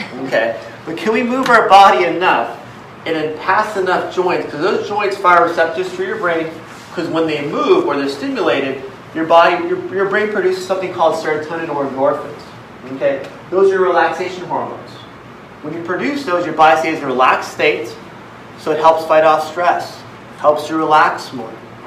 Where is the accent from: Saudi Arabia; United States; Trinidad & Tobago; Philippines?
Philippines; I'm Filipino, but I'm doing martial arts.